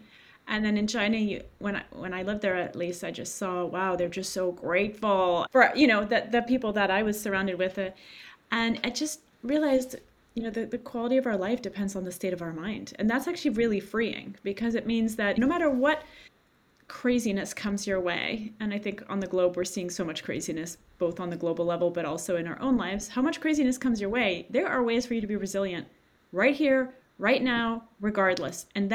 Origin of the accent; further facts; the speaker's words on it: Paris, Île-de-France, France; moved away as an adult; now in United States; I grew up in Paris, France, which sounds really glamorous